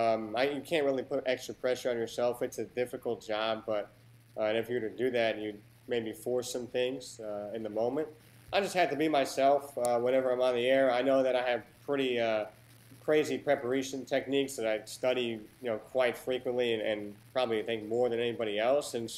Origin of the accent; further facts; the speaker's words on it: New York, United States; also born or lived in New Jersey; But growing up in New York and New Jersey, I really couldn't listen to him at all